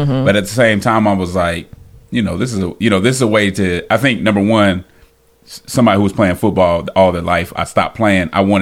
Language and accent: English; Denver, Colorado, United States; I'm from Denver.